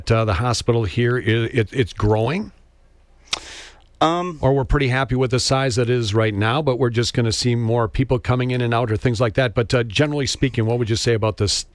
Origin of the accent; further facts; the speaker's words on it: Tomahawk, Wisconsin, United States; For people that ask me when I say I'm from Tomahawk, and they're saying, we've been thinking about living up north. Tell me about Tomahawk.